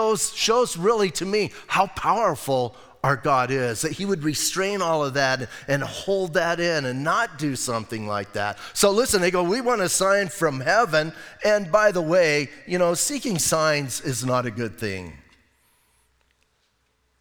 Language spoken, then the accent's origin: English; Arizona, United States; I've never sailed. I'm from Arizona. We don't do much of that.